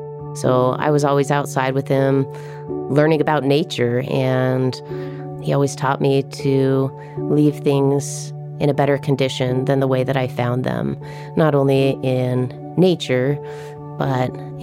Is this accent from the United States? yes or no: yes; Park City, Utah, United States; I am originally from Park City, Utah. That's where my family lived. That's where a majority of my life I grew up.